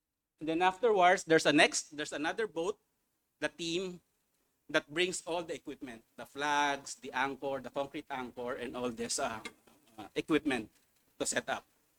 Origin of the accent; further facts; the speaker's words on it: Philippines; from the Philippines